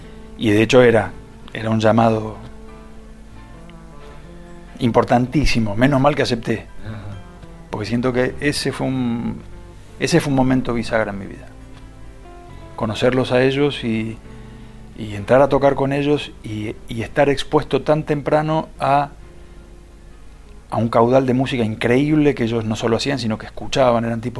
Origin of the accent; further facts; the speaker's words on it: Buenos Aires, Argentina; Y el Mono es de Villa Pueyrredón, yo soy de Liniers.